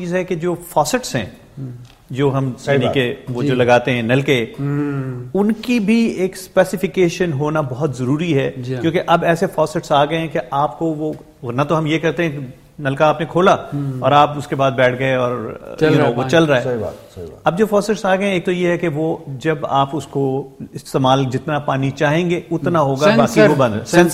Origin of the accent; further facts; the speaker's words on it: Punjab, Pakistan; اچھا میں چونکہ پنجاب سے ہوں تو پنجاب کا مجھے زیادہ تجربہ ہے